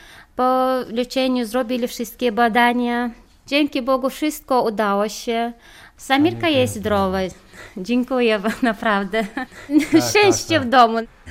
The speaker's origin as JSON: {"language": "Polish", "region": "Chechnya", "country": "Russia", "moved": "yes", "lives_now": "Łomża, Poland", "said": "Jesteśmy z Czeczenii. Mieszkamy tutaj w Łomży od 13 lat już."}